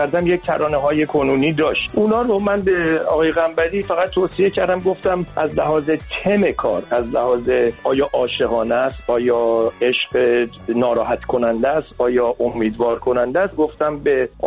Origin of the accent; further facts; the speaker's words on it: Iran; born there; moved away; با اینکه پاسپورت آمریکایی دارم، توش زده متولد ایران، منو به عنوان یه ایرانی میبینن.